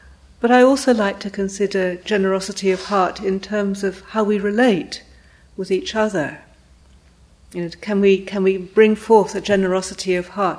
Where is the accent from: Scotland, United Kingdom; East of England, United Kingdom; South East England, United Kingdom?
Scotland, United Kingdom; And also it's in my home country. I come from Scotland.